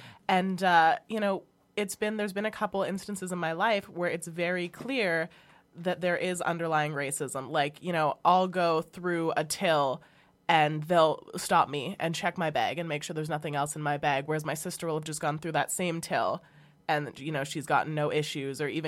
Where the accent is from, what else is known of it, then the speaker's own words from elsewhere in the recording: Canada; I have a lot of habits that are horrible because I was raised in Canada with a white family and I never experienced racism, really.